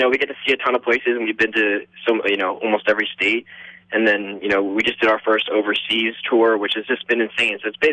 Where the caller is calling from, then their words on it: Barnegat, New Jersey, United States; I'm in Jersey.